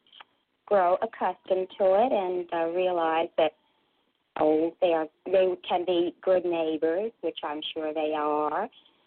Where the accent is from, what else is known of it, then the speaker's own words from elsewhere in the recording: Kentucky, United States; I come from Kentucky.